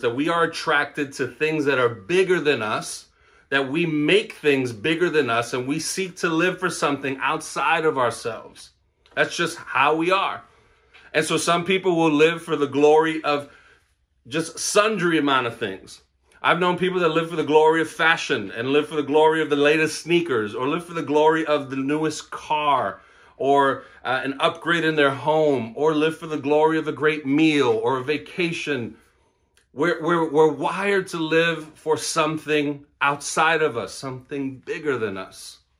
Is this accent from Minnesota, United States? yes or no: no; New York City, New York, United States; I grew up in Brooklyn, let me just be clear on that, but I am giving rep and love to Queens because I live in Queens and I pastor in Queens